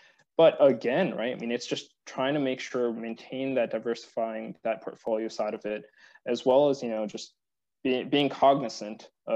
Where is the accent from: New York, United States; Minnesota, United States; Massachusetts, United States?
New York, United States; I'm originally from New York.